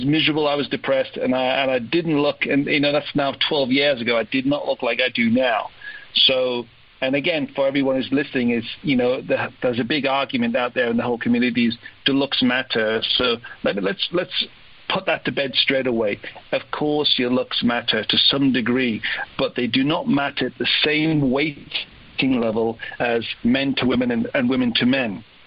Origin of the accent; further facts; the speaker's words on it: United Kingdom; accent: British; And it's a little bit like me going to the US. My British accent may buy me 3 or 4 seconds.